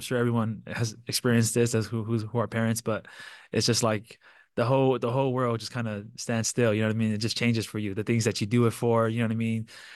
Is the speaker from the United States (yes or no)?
yes; California, United States; But I grew up in Southern California. I was more of a UCLA and USC.